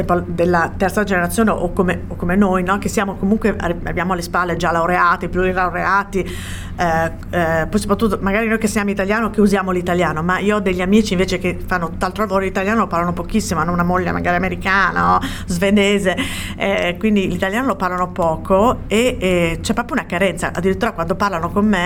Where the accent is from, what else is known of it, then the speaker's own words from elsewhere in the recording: Bologna, Emilia-Romagna, Italy; io ho delle amiche della mia città, io sono di Bologna